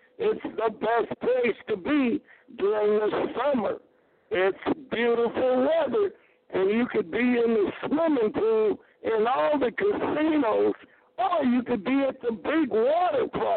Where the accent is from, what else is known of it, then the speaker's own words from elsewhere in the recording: Los Angeles, California, United States; now in Las Vegas, United States; I keep saying the Kings because I'm from Los Angeles